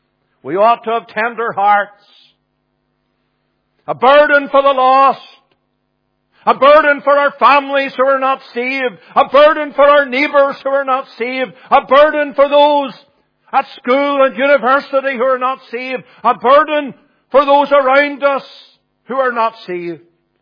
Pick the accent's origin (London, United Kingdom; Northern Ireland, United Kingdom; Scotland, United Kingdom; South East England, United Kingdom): Northern Ireland, United Kingdom; where I was brought up in County Fermanagh on the farm as a young boy